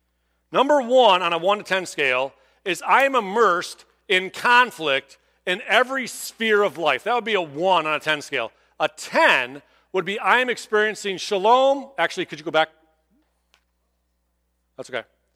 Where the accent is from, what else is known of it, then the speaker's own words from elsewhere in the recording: Clinton Township, Michigan, United States; Now, I grew up here. I grew up in Clinton Township. I've gone to Lakeside Mall my entire life